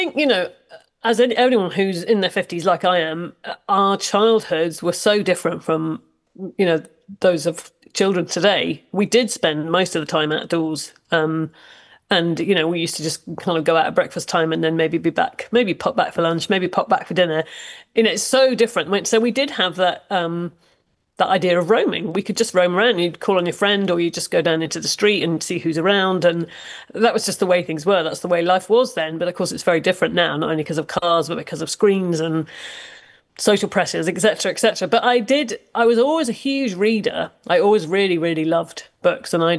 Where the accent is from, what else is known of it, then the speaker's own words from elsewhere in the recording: Ireland; also born or lived in United Kingdom; what it was like being Irish and having an Irish passport, having an Irish name in Britain in the 1970s. It was not the easiest.